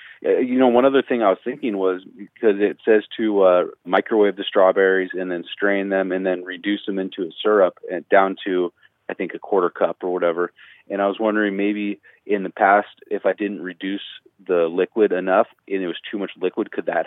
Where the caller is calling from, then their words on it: Fresno, California, United States; Fresno, California.